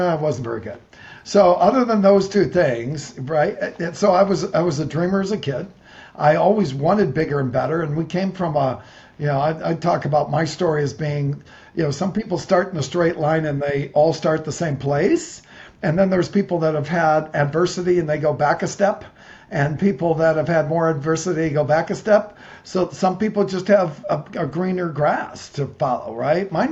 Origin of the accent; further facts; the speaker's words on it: Toledo, Ohio, United States; Toledo. Toledo, okay. Ohio. O-H-I-O.